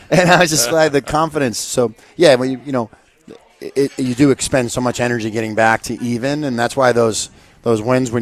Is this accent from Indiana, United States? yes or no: yes; Indiana, United States; I remember watching way back when I was a huge – I'm from Indiana.